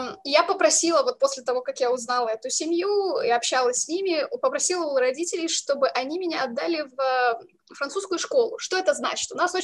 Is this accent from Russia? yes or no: no; Moldova; moved away as an adult; Я родилась в Молдове. Там провела 24 года своей жизни.